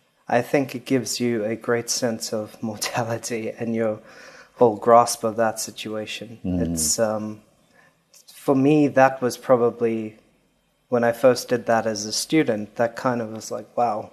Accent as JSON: {"language": "English", "town": "Durban", "region": "KwaZulu-Natal", "country": "South Africa", "tie": "born or raised there", "also_born_or_lived": "Johannesburg", "said": "I was born in Durban, South Africa, KwaZulu-Natal on the East Coast."}